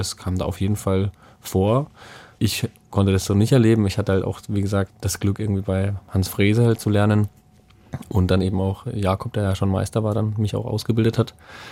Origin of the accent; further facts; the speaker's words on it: Bavaria, Germany; Also ich komme eigentlich aus dem Bayerischen Wald und wir hatten halt so ein recht altes Haus